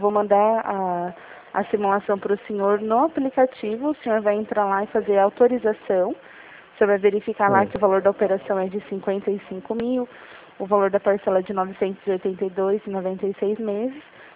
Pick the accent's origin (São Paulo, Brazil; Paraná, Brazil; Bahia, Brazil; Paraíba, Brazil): São Paulo, Brazil; Jundiaí; Eu sou aqui de Jundiaí.